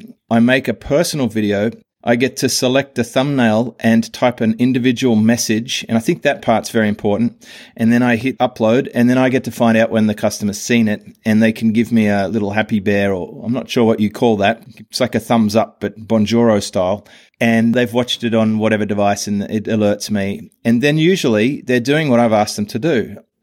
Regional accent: Sydney, New South Wales, Australia; he goes, where are you from, mate? I said, Sydney. He goes, you don't sound like it. And I said, oh, maybe because I travel a lot or something. But born and bred in Australia.

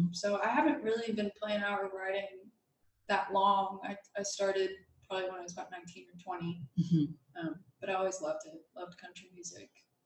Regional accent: Nicholasville, Kentucky, United States; Yeah, I grew up in Nicholasville, Kentucky

